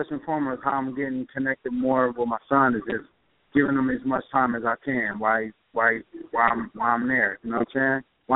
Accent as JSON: {"language": "English", "town": "Grand Rapids", "region": "Michigan", "country": "United States", "tie": "born or raised there", "said": "It's trying to buy property in my hometown. So I'm just trying to, like, you know what I mean, Grand Rapids, Michigan, rather"}